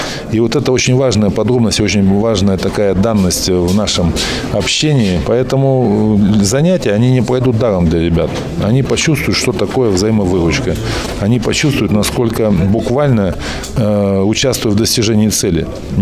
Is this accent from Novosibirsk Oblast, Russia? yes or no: yes; Novosibirsk, Novosibirsk Oblast, Russia; Я смог из Новосибирска через сложную систему соревнований попасть в это уникальное, на самом деле, объединение